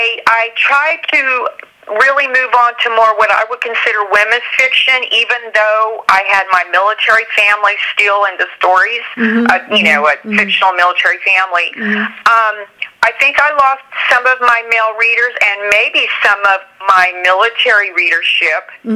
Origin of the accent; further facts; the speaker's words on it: Clovis, New Mexico, United States; Because I was born and raised in Clovis, New Mexico, on the east side, just a few miles from West Texas